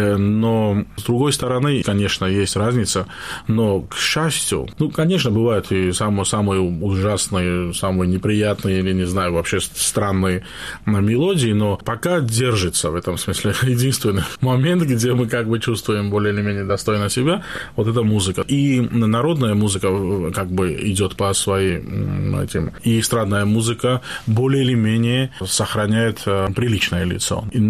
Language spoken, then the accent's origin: Russian; Georgia; мы больше грузины, которые здесь живут